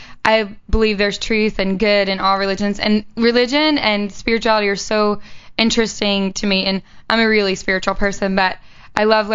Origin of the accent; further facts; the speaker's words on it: Savannah, Tennessee, United States; I was born and raised in Tennessee, but you know, I kind of grew up in a couple different small towns in Tennessee. I graduated from Savannah, Tennessee, not